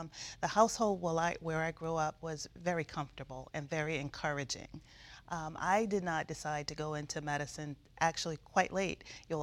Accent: Amelia Island, Florida, United States; born there; Well, I was born in Amelia Island, Florida. That's where my family is from.

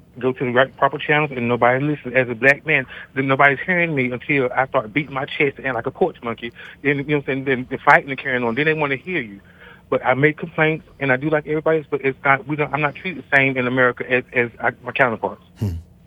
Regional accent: North Carolina, United States; moved away; I'm from North Carolina. I've been here 23 years, and I have been navigated through this city

